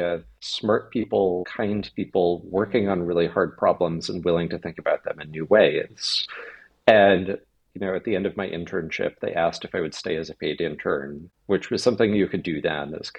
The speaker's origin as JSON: {"language": "English", "town": "Albuquerque", "region": "New Mexico", "country": "United States", "tie": "born or raised there", "said": "Yeah, so I grew up in Albuquerque, New Mexico. My dad was an Air Force officer. So my early years, I spent a lot of time on Kirtland Air Force Base."}